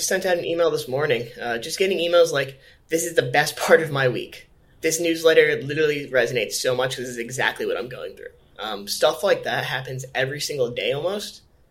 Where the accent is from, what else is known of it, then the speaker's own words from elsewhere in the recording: Connecticut, United States; I grew up in Connecticut on a farm. There's no venture capital. There's no Shopify. There's one gas station and a chicken nugget restaurant